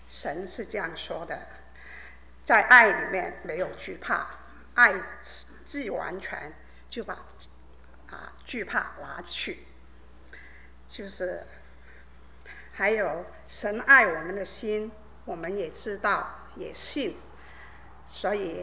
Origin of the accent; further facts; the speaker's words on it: Guangdong, China; 就是我是一个广东人，对于麻辣来说，我真的不是很害怕，也不知道什么叫麻辣。